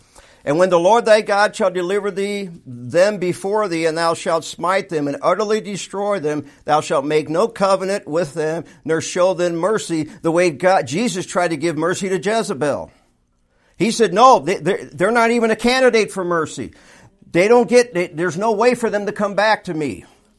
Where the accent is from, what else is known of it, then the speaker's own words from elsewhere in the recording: Fort Wayne, Indiana, United States; born there; On November 16th of 1958, I was born in Fort Wayne, Indiana, at Parkview Hospital. Therefore, I am a Hoosier.